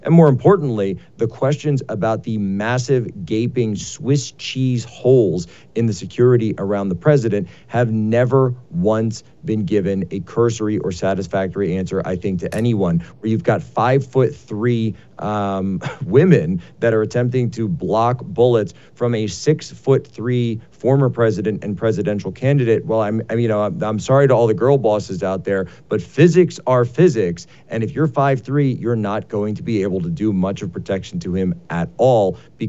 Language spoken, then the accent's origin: English; Philadelphia, Pennsylvania, United States; You know, I'm from the Philadelphia area.